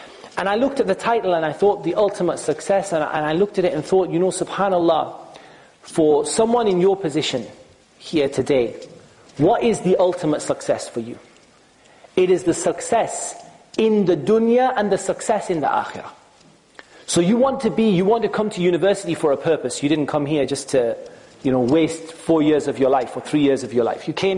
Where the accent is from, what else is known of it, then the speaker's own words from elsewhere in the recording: Newcastle upon Tyne, North East England, United Kingdom; I come from Newcastle upon Tyne, and there wasn't a very large Muslim community